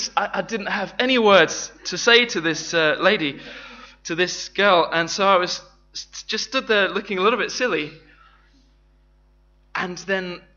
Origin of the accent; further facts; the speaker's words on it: Watford, East of England, United Kingdom; I'm from Watford. Well, I'm kind of from a village in between the two, but I picked Watford because that's my football team.